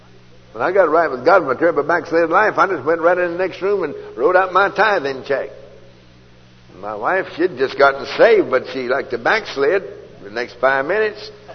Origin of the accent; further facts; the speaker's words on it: Texas, United States; I'm from Texas and we understand boots.